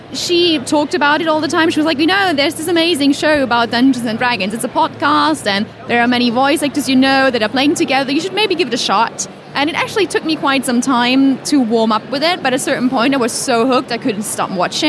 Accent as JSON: {"language": "English", "country": "Germany", "said": "I'm from Germany, actually."}